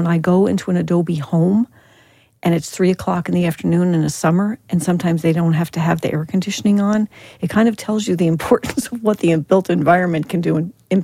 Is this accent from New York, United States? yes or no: no; New Jersey, United States; As I said earlier, I'm from New Jersey. We did not have any adobe buildings back there, trust me.